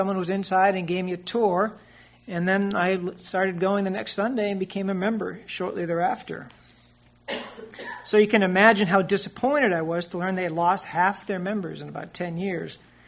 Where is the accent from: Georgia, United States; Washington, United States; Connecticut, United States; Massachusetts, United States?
Massachusetts, United States; I was raised a Catholic in Massachusetts